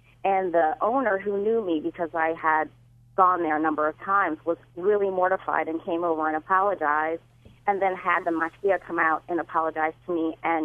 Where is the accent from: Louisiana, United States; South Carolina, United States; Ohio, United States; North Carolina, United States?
Louisiana, United States; I'm from Louisiana, and I have never felt that I've been victimized because of who I am, because of my race.